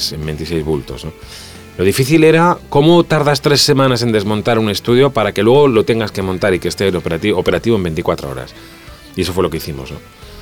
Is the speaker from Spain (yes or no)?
yes; Spain; hola, soy un español que vengo aquí a grabar mi rollo